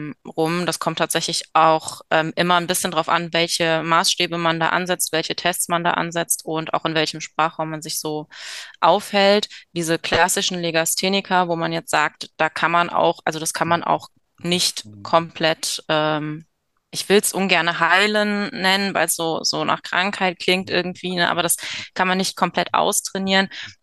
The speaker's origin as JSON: {"language": "German", "region": "North Rhine-Westphalia", "country": "Germany", "said": "ich komme aus der Kölner Ecke. Genau, also wir haben hier große Probleme mit dem Stimm-G, dem J und dem Ch."}